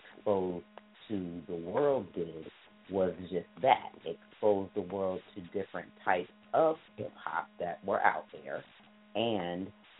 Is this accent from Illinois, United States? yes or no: no; Virginia, United States; also born or lived in Texas; I'm born and raised in Texas until I was 12, and then I lived in Virginia afterwards. So that's where I quote unquote grew up. You know, I grew up longer than when I was living in Texas.